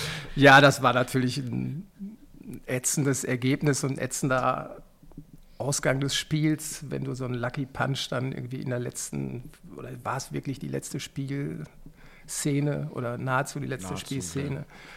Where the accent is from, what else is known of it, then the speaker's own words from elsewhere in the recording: Münster, North Rhine-Westphalia, Germany; Ich bin 51, bin Münsteraner, bin verheiratet, habe zwei Kinder